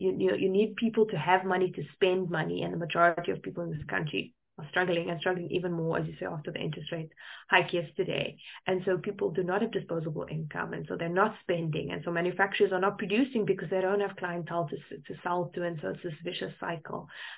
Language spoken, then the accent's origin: English; Cape Town, Western Cape, South Africa; I'm from Cape Town, I'm in Cape Town now